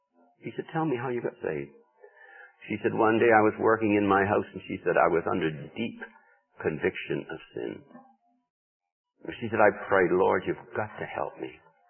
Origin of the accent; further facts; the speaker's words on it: New England, United States; Well, I'm not like that, I confess it. I come from New England. New Englanders don't do that.